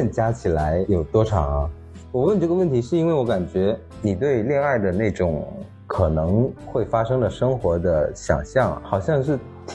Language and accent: Chinese; Zhanjiang, Guangdong, China; also born or lived in Maoming; 我是出生在广东一个沿海城市叫茂名的一个小地方，刚出生八个月之后就被我奶奶带到了湛江，也是一个沿海城市。